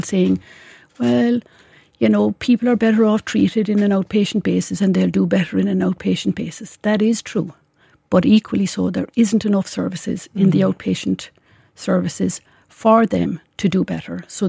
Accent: Cork, Munster, Ireland; now in Dublin, Ireland; So I suppose originally I'm from Cork, but living in Dublin.

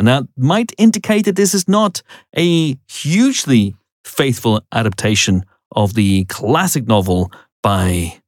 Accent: Banbridge, Northern Ireland, United Kingdom; Banbridge, my hometown, is Bronte

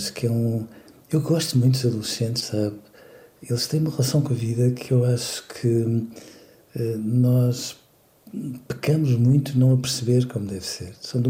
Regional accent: Leiria, Portugal; Veja, eu cresci em Leiria, que é uma cidade que entretanto deu um pulo e que se desempoeirou, mas que era uma cidade muito pequenina mesmo.

